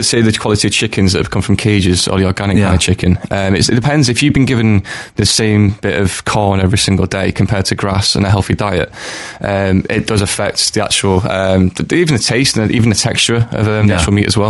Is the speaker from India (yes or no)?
no; Manchester, North West England, United Kingdom; because I'm from Manchester originally